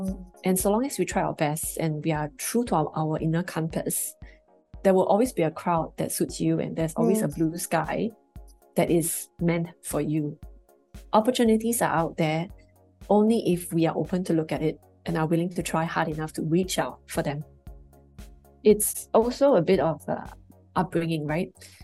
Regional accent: Singapore; I'm a Singaporean of Chinese descent, so I lived all my life in Singapore, had the opportunity to have some exchange programs overseas in New Zealand, but well, by and large, I've been here and average family

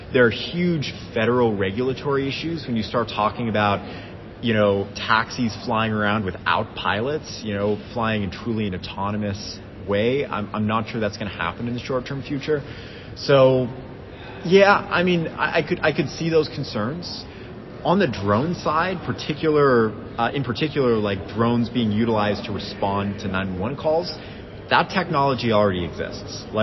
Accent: Las Vegas, Nevada, United States; I grew up in Vegas.

